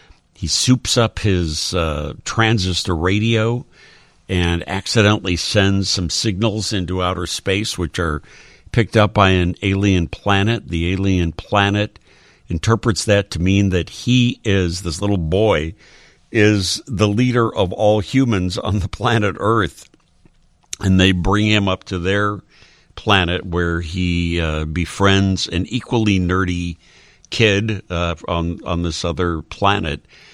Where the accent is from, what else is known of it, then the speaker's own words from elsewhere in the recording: Chicago, Illinois, United States; when they heard that I was from Chicago, they just had one question.